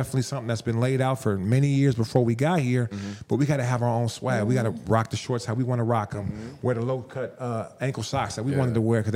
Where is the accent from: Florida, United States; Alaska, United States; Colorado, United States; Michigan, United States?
Alaska, United States; and I lived in Alaska. I grew up in Alaska, so I had all these coaches, Jim Boeheim and Roy Williams, and all these coaches come up to Alaska in my living room